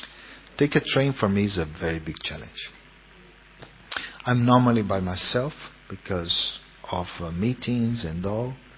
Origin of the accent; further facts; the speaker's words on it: São Paulo, Brazil; English is a second language; I'm from one city, São Paulo. I was born in Brazil. And São Paulo is like everything.